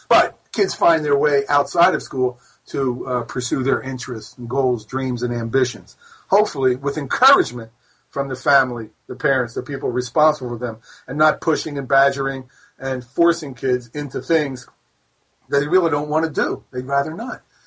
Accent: East Coast, United States; accent: East Coast; I imagine everybody recognizes my East Coast accent, which is fine, since I grew up on the East Coast.

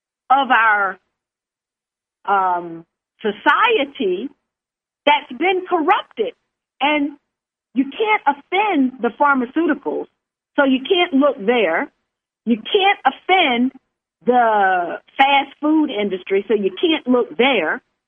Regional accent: the South, United States; because I'm a Southerner, and I understand the posse comitatus.

